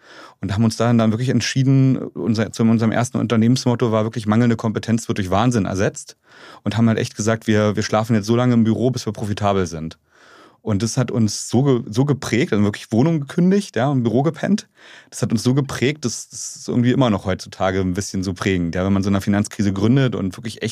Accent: Strausberg, Brandenburg, Germany; sondern eher bin sehr bodenständig aufgewachsen in Strausberg, was super coole Kindheit war, besten Eltern der Welt, ja.

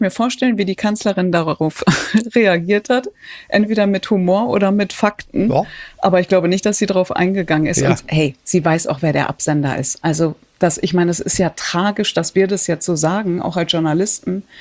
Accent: Datteln, North Rhine-Westphalia, Germany; Ich komme aus Datteln, bin aber trotzdem nicht Schalke oder Dortmund, sondern Gladbach-Fan geworden.

